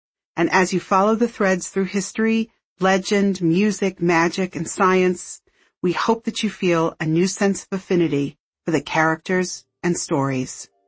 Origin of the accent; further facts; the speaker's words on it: Pennsylvania, United States; My parents took us to historical sites when I was growing up outside of Philadelphia